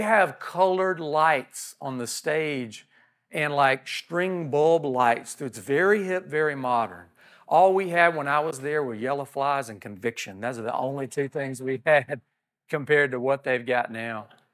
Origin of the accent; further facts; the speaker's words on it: Georgia, United States; And the city that I grew up in Southeast Georgia, was the gateway to the Okefenokee Swamp.